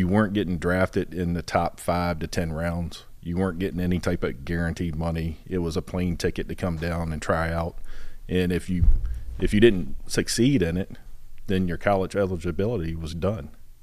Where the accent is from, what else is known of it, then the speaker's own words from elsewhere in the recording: Hampton, Virginia, United States; Yeah, so growing up in Hampton, grew up across the street from a retired major, Major Williams of the Hampton Police Department.